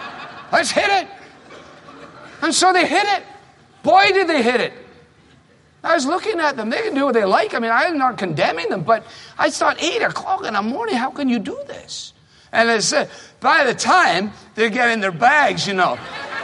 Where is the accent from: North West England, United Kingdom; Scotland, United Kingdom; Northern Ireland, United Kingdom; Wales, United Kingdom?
Scotland, United Kingdom; Glasgow; Called Growing Up in Glasgow, which is the center of the Western world's center of heart attacks and the center of alcoholism in Western Europe.